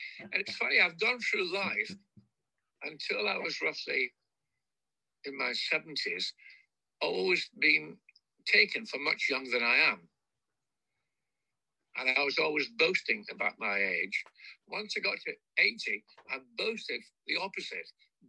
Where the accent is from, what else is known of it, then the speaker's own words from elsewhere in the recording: Scotland, United Kingdom; I'm not Welsh. I've got a Welsh surname, but I'm Scottish, born in Scotland. Parents are Scottish, grandparents are Scottish.